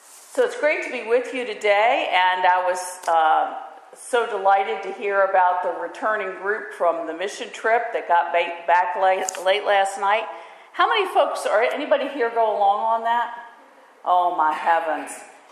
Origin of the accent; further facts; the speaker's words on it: the South, United States; but as you can tell, I'm from the South. And in the South, we have a term.